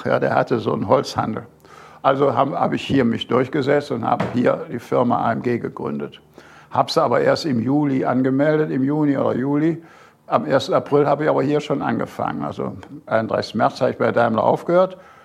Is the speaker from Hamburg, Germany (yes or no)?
no; North Rhine-Westphalia, Germany; meine Heimat im Bergischen Land.